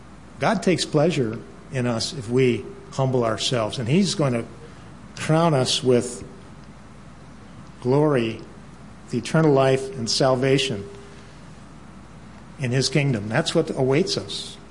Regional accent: Milwaukee, Wisconsin, United States; I mean, I grew up in Milwaukee, Wisconsin, and I thought I knew stars, you know.

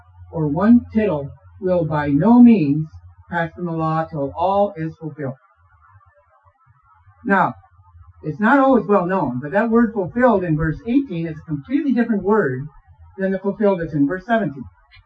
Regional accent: Midland, Michigan, United States; My home is in Michigan. I grew up in Midland, Michigan, and I went to the Memorial Presbyterian Church just about every Sunday.

